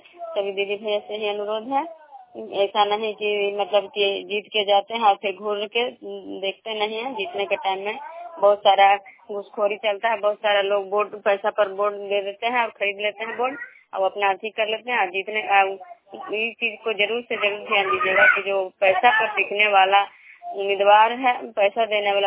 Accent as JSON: {"language": "Hindi", "region": "Bihar", "country": "India"}